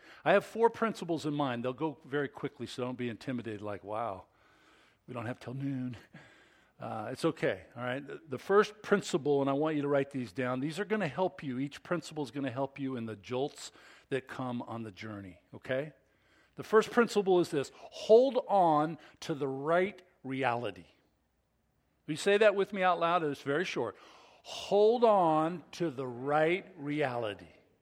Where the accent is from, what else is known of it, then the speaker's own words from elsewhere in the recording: United States; I'm American too, you got to understand.